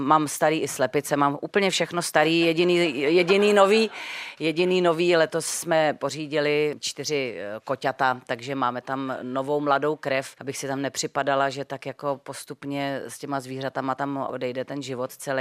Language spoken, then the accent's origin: Czech; Prague, Czechia; já jsem typický staropražák, žiju teď na Malý Straně, narodila jsem se na Starém Městě